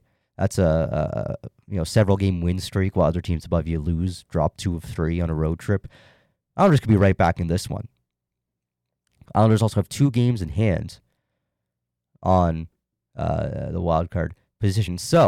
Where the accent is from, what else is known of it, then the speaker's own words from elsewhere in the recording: Canada; And I'm not saying that as a Canadian bias.